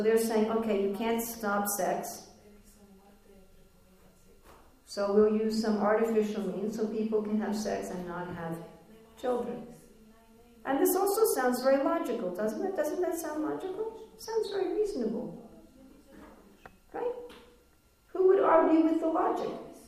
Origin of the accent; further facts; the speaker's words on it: United States; I'm an American. We don't throw our garbage on the street.